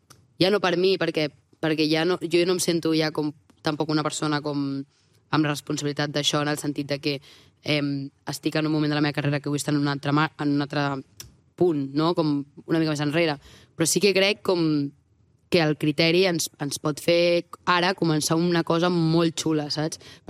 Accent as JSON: {"language": "Catalan", "town": "Vilassar de Mar", "region": "Catalonia", "country": "Spain", "said": "Jo sóc una tia de Vilassar de Mar i de cop tots els modernos de Barcelona"}